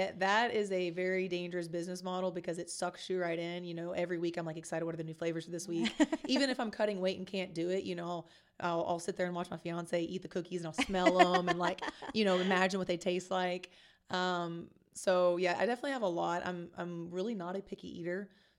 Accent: Kentucky, United States; heart will forever be, you know, that small town girl from Kentucky. So always going to have love for my hometown.

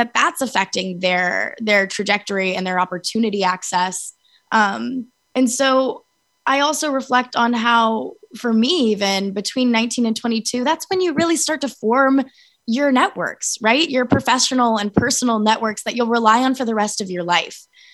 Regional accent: Arizona, United States; I was showing up to school board meetings, pushing for better sex education in my hometown in Arizona, and then went to a town hall with my then Senator Jeff Flake.

